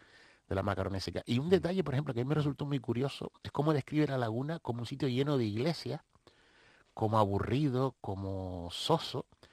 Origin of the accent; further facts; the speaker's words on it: Cuatro Puertas, Canary Islands, Spain; en mi tierra, en cuatro puertas